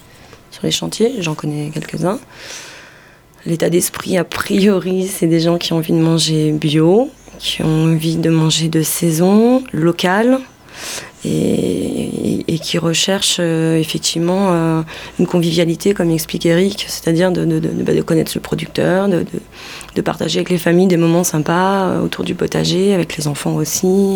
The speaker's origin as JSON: {"language": "French", "town": "Vébron", "region": "Occitanie", "country": "France", "said": "Moi, personnellement, je suis de Vébron"}